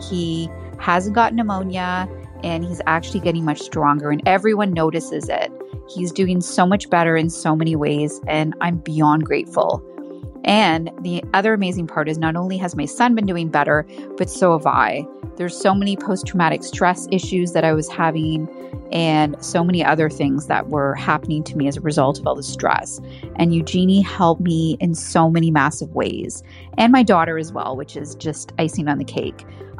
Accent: Toronto, Ontario, Canada; I'm from Toronto, Ontario, Canada.

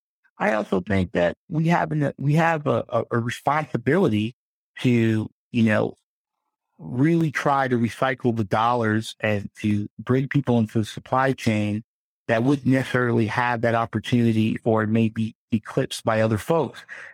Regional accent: Ghana; also born or lived in United States; So I'm originally from Ghana in West Africa. That is, you know, I was born in America.

